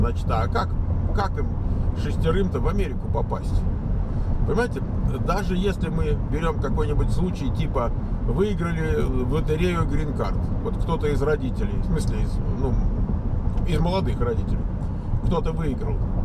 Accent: Moscow, Russia; Я вырос в Москве и частенько видел, даже не в городе, а больше на вокзалах

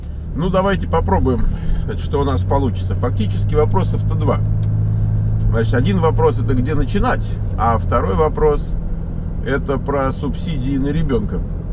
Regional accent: North Ossetia–Alania, Russia; Сам я из Северной Осетии.

